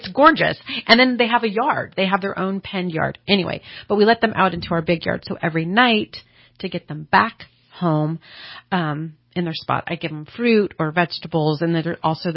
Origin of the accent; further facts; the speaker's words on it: Shingletown, California, United States; So I moved, I'm from Shingletown.